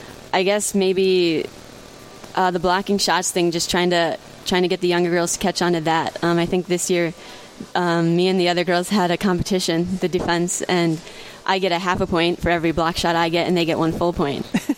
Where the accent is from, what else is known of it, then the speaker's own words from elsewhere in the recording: Crookston, Minnesota, United States; Growing up in Crookston, it was kind of you're either for the Sioux or against the Sioux